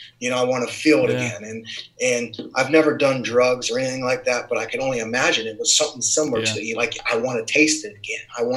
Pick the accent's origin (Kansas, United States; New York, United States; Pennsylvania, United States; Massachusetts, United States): Pennsylvania, United States; Waynesburg; I grew up in Waynesburg, Pennsylvania, on a farm, 130-acre farm that was on a dirt road.